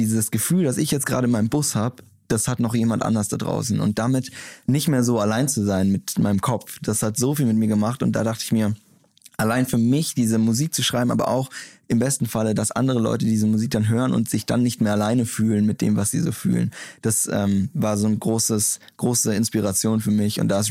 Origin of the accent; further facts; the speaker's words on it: Bavaria, Germany; Ich komme aus dem Dorf in Bayern, da war immer Bierpflicht.